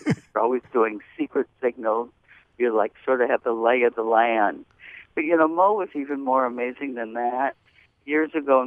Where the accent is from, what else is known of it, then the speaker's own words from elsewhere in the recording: Detroit, Michigan, United States; because I grew up in Detroit. I went to Cass Tech. I went to University of Michigan. So, as I say, you know, you can take the girl out of Detroit, but not the Detroit out of the girl.